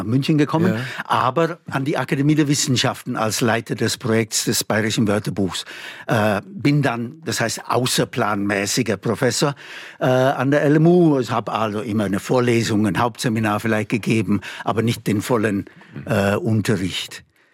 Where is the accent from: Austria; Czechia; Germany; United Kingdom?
United Kingdom; Skipton, Yorkshire and the Humber; German is a second language; Ich bin aus Skipton in Yorkshire, Nordengland.